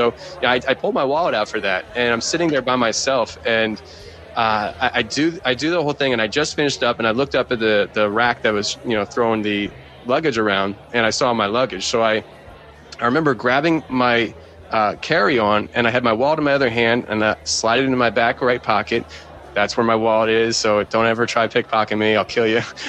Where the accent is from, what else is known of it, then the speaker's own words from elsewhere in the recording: Philadelphia, Pennsylvania, United States; I don't know where anything is. I'm from Philly.